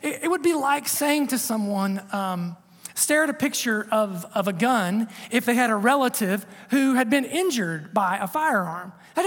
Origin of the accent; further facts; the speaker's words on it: Ohio, United States; I'm from Southern Ohio, down on the river down there, and just north of Eastern Kentucky and Western West Virginia.